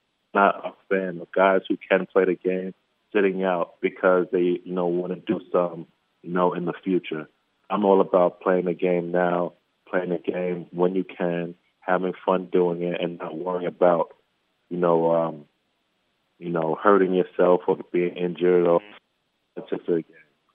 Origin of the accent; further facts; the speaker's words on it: New York City, New York, United States; I'm from New York City. There's a playground on every corner